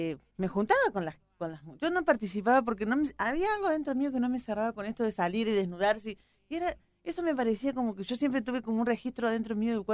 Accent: Villa Carlos Paz, Córdoba, Argentina; also born or lived in Pascanas; Junto a mi familia me vine a vivir a Villa Carlos Paz.

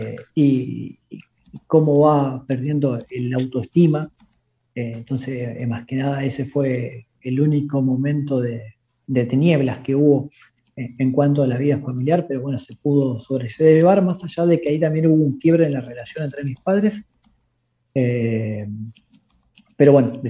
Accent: Paraná, Entre Ríos, Argentina; Soy paranaense. Sí, soy paranaense, soy entrerriano. El tema es que yo también tengo parte de mis raíces en Mar del Plata. En realidad, mi papá es de comandante Nicanoro también

